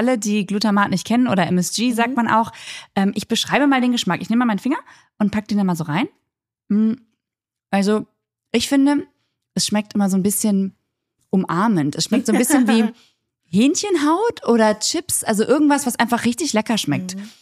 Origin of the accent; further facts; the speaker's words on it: Braunschweig, Lower Saxony, Germany; now in Berlin, Germany; ich bin in Braunschweig groß geworden